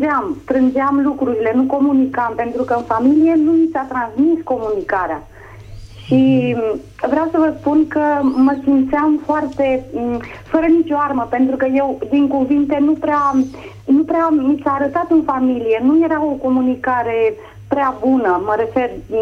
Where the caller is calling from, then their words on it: Romania; din Zaragoza, din Spania